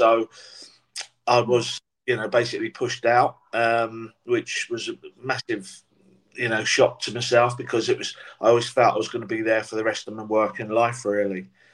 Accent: Portsmouth, South East England, United Kingdom; I'd stayed at Portsmouth, which is my hometown. And I'd played for Portsmouth.

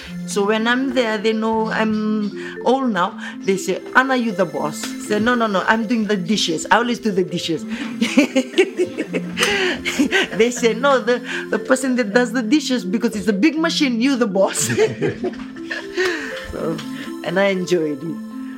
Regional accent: Fiji; And then she asked, where are you from? I'm from Fiji.

